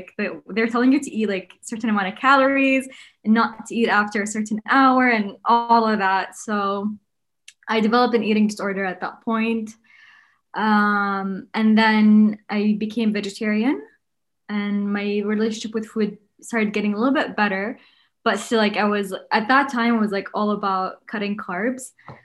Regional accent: Saudi Arabia; English is a second language; I live in Riyadh. I'm from Saudi.

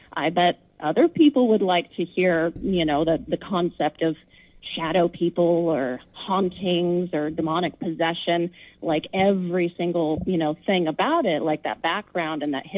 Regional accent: Washington, United States; also born or lived in Montana / California; I grew up in Washington State and then spent 12 years in Montana. And after college, I moved down to California, and I was there for about a decade chasing the acting dream.

